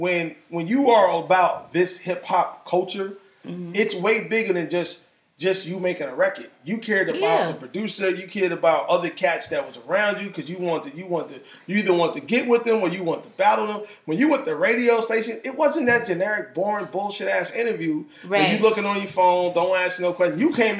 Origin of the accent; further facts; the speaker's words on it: New York, United States; I'm a kid from New York.